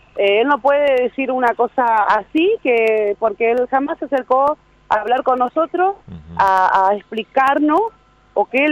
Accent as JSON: {"language": "Spanish", "town": "Candelaria", "country": "Argentina", "said": "todo el mundo me conoce acá en Candelaria. Yo soy de acá, yo soy de Candelaria."}